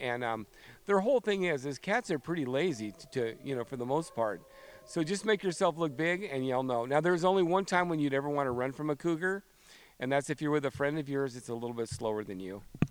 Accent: Anacortes, Washington, United States; I'm from Anacortes, Washington, and I work with Predators of the Heart.

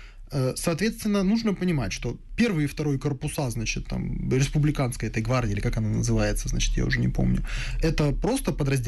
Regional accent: Makiivka, Donetsk Oblast, Ukraine; also born or lived in Kharkiv; Я русскоговорящий, я родом из Донецка, ну, точнее, я родом из Харькова, большую часть жизни я прожил в Макеевке.

